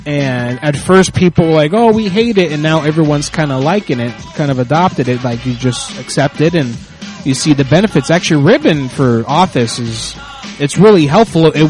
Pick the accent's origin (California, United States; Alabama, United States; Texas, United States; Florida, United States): Florida, United States; Orlando; I'm from Orlando, all right?